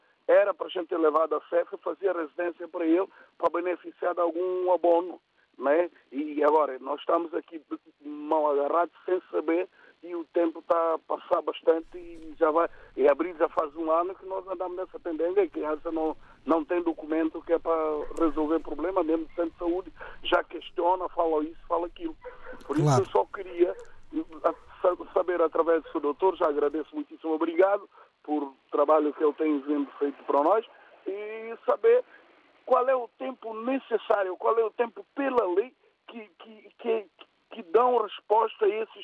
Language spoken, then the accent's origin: Portuguese; São Tomé & Príncipe; moved away as an adult; now in Portugal; Eu sou natural de São Tomé e nasci-me um filho em São Tomé.